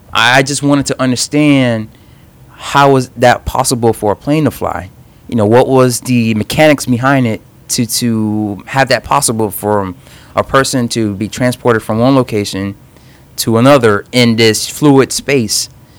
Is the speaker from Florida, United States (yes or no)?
yes; Miami, Florida, United States; I'm originally from Miami, born and bred. I miss it at times.